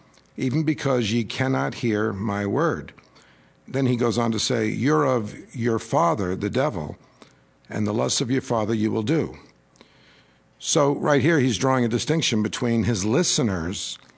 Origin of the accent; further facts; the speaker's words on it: New York, United States; moved away as an adult; also born or lived in Nashville, Tennessee; originally I'm from New York.